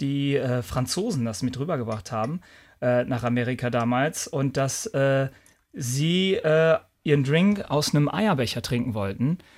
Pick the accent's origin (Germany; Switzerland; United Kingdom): United Kingdom; England; German is a second language; Ich würde sagen, als Engländer, das ist was zu Tea Time.